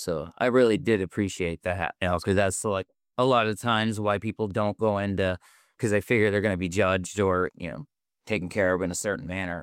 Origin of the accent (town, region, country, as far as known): Burlington, Vermont, United States; born or raised there